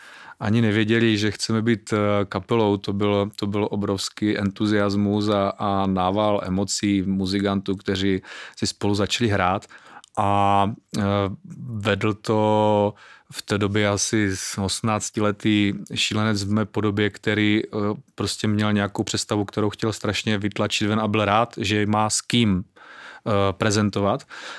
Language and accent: Czech; Zlín Region, Czechia; A jsem sice teda z Valach, ale táta má kořeny na Jižní Moravě